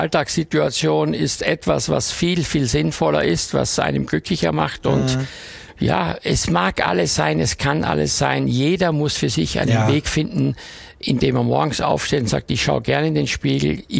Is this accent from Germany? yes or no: no; Styria, Austria; wir haben ja bei uns in der Steiermark also immer als Referenz gehabt zu Hause, wenn jemand kam, einen sogenannten Mehlspeisenteller.